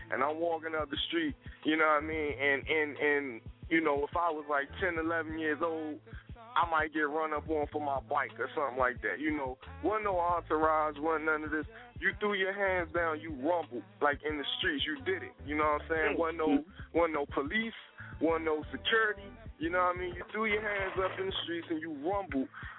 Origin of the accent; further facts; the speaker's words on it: Capitol Heights, Maryland, United States; that's really where I come from, you feel me? I'm from Capitol Heights, Maryland, you know what I'm saying? Right, I'm all across the street from Southeast.